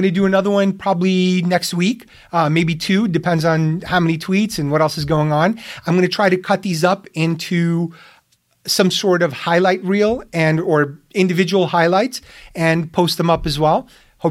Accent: New York City, New York, United States; I grew up in Brooklyn, where this was the norm.

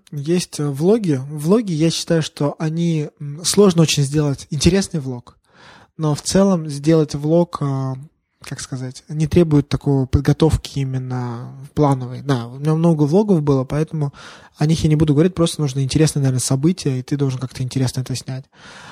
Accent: Moscow, Russia; Возможно, это потому, что я вырос в Москве, и мы как бы разговариваем на одном языке.

